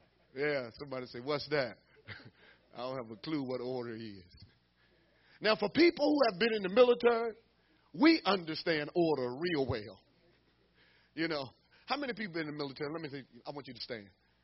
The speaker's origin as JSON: {"language": "English", "region": "the South", "country": "United States", "tie": "born or raised there", "said": "when I was growing up in the South, you know, and you're eating at the table and you put your elbow on the table."}